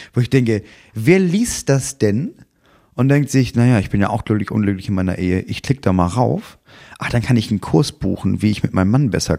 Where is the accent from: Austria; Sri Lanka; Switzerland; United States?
United States; New York; now in Berlin, Germany; Ich komm aus New York, aber ich muss ja dann, also ich bin jetzt in Berlin, ich komme aus New York